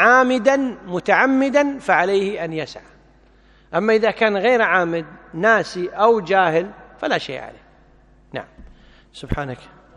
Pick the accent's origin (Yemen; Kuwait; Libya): Kuwait; أما عندنا في الكويت إذا مر يوم واحد وما أحد أكل لحم يسمونه فقير عندنا